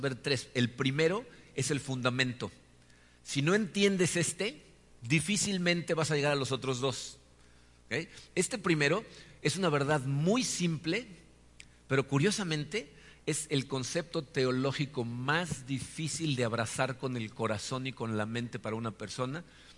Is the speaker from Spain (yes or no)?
no; Mexico; Cuando México manda un embajador a otro país, es el representante de nuestro país allá.